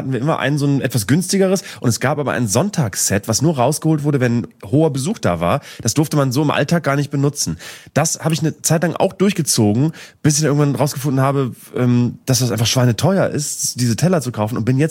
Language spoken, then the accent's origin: German; Northern Germany, Germany; Habe ich immer als Norddeutscher, hat man dazu getanzt